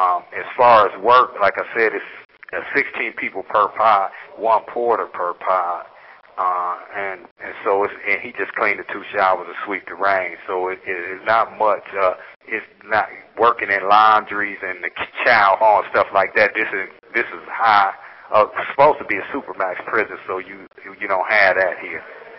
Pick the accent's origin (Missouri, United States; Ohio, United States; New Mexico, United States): Ohio, United States; Cleveland; I'm from Cleveland, Ohio. I've been in prison since 1989.